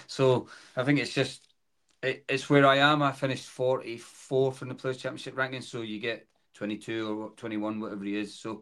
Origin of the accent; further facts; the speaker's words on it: Scotland, United Kingdom; you don't want to play Gary Anderson ever, especially being Scottish, because we all hold him up here and he's our hero.